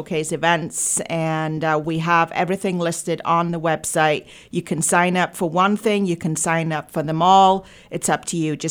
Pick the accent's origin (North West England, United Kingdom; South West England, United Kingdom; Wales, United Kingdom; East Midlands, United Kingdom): Wales, United Kingdom; now in Canada; So I'm very proud of being Canadian, no doubt about that. I've been here many, many years now, but my roots are Welsh. And, you know, you can take the girl out of Wales, but you can't take the Welsh out of the girl.